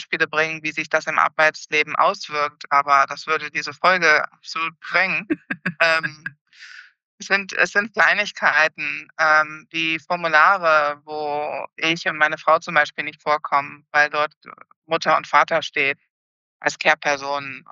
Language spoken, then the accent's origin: German; Germany; in weder der Gesellschaft, in der ich hier lebe, noch in Deutschland, wo ich groß geworden bin und bis vor kurzem noch gelebt habe.